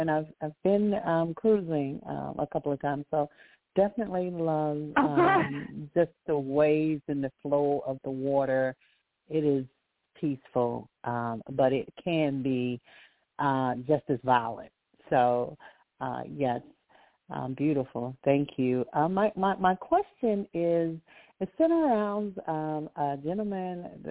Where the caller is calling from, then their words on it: Alabama, United States; I'm calling from Alabama, and so it's always been a pleasure.